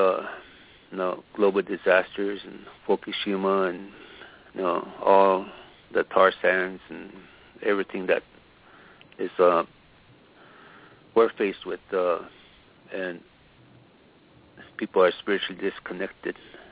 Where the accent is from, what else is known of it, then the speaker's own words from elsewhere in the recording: United States; first language Lakota; English is a second language; I'm a Lakota. I speak my language as a young boy. That's what my grandmother told me. And that's my first language.